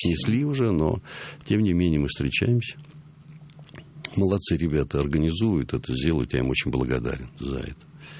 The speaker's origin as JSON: {"language": "Russian", "region": "Moscow", "country": "Russia", "tie": "born or raised there", "said": "Я вырос на Патриарших прудах"}